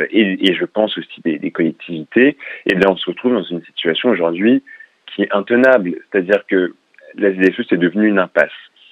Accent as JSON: {"language": "French", "country": "France", "tie": "born there", "said": "Je suis français, je suis né en France, j'ai une mère noire, un père blanc, donc je suis métisse, mais c'est pas pour autant que je suis moins français que d'autres."}